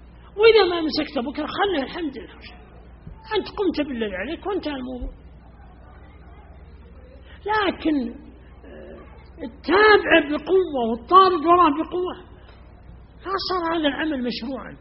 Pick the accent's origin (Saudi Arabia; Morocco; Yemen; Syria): Saudi Arabia; Riyadh, Riyadh Province; عندنا في الرياض